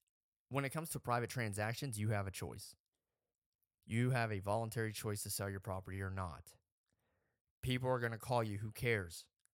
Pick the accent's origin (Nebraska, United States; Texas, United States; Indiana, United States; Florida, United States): Florida, United States; I'm from Southwest Florida, and in my lifetime, I've lived in three disaster zones that impacted my hometown directly.